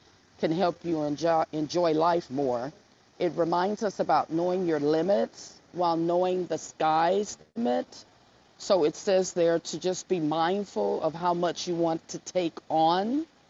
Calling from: Marietta, Georgia, United States; I wanted to say that I'm calling in from Marietta, Georgia.

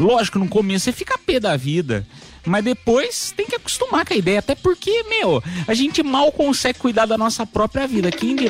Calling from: São Paulo, Brazil; Aqui quem fala é … não sei se eu posso falar, Zona Leste de São Paulo.

